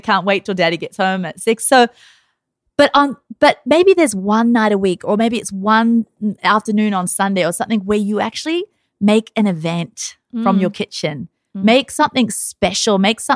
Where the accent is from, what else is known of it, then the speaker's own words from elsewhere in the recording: Scotland, United Kingdom; We're Scottish, by the way, oats thrill our.